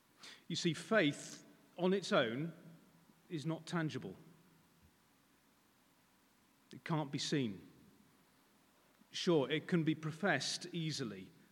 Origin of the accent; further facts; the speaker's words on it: Stafford, West Midlands, United Kingdom; In the Open Brethren Church where I grew up in Stafford